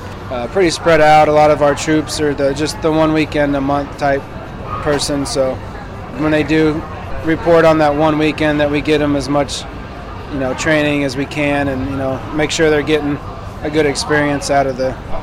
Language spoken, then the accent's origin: English; St. Louis, Missouri, United States; St. Louis.